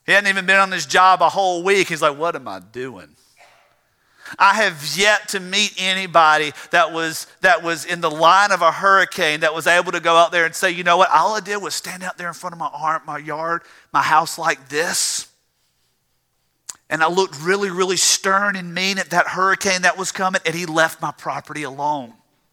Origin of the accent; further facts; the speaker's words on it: United States; We're American. This is the way it's supposed to be.